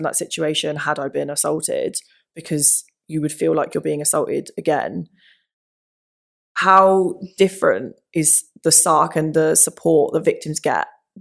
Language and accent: English; South East England, United Kingdom; I grew up in the Thames Valley jurisdiction